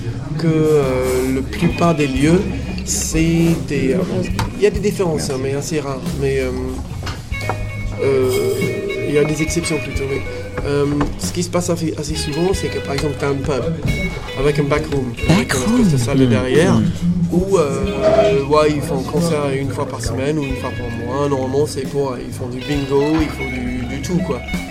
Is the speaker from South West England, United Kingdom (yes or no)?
yes; Bristol, South West England, United Kingdom; French is a second language; J'ai une petite village près de Bristol. Et moi, j'ai passé 2 ans quasiment à Londres.